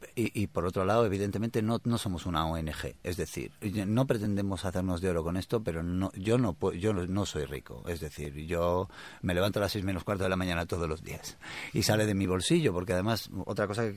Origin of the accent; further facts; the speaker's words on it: Bilbao, Basque Country, Spain; Somos de Bilbao.